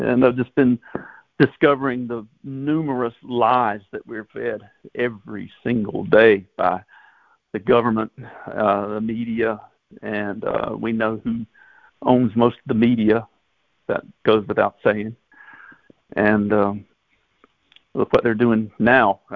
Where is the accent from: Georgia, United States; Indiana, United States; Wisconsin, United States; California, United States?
Georgia, United States; from Georgia.